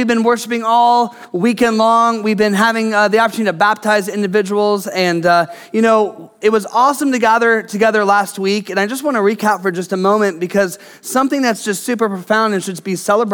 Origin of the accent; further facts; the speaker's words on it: Midwest, United States; now in California, United States; Now, if you don't know, I grew up in the Midwest. We moved here as a family just a little over 18 months ago.